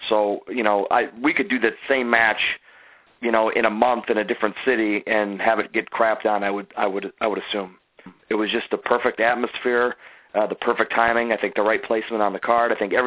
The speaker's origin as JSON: {"language": "English", "town": "Chicago", "region": "Illinois", "country": "United States", "tie": "born or raised there", "said": "Well, I grew up in Chicago, so I got mostly AWA and WWF syndicated TV."}